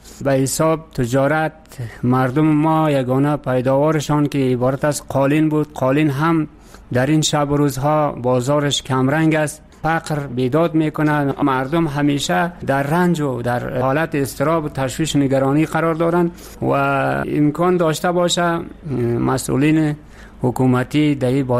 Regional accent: Faryab, Afghanistan; now in Kabul, Afghanistan; من از ولایت فاریاب هستم و در کابل در شهرنو زندگی میکنم به خاطری که وظیفه ما در کابل است.

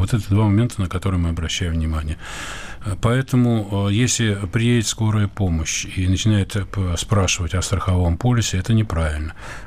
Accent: Moscow, Russia; born there; в деревне под Одессой, откуда, собственно, мои корни, хотя я родился в Москве, корни моих родителей.

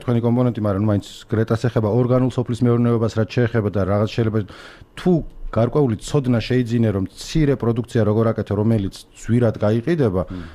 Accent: Imereti, Georgia; იმიტომ რომ მე თვითონაც იმერელი ვარ

